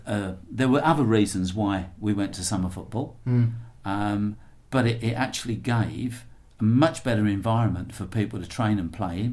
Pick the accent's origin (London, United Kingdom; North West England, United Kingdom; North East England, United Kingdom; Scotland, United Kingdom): London, United Kingdom; where I grew up in London, I actually never ever saw a cricket match.